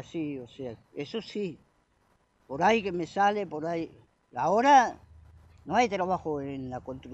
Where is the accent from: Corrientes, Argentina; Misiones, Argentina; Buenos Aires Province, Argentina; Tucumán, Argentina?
Tucumán, Argentina; also born or lived in Buenos Aires; now in Santa Rosa, Argentina; yo soy de Tucumán, me vine... Uh-huh. Estaba trabajando en Buenos Aires y después me vine acá, y hace 15 años que estoy acá yo.